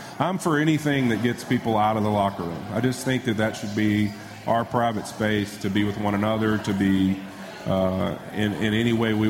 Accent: Louisiana, United States; Growing up in Louisiana, where I did, with a mother that was a teacher for 30-something years

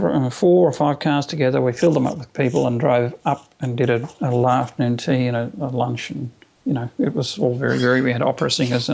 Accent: Toowoomba, Queensland, Australia; And I said, oh, I'm from Toowoomba.

